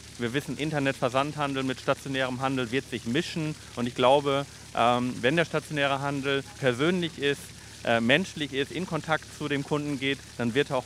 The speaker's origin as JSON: {"language": "German", "town": "Brockhagen", "region": "North Rhine-Westphalia", "country": "Germany", "tie": "born or raised there", "said": "ich bin 42 Jahre alt, ich stamme aus dem Kreis Gütersloh, ich bin in Brockhagen aufgewachsen, lebe seit 2013 wieder mit der Familie hier in Gütersloh"}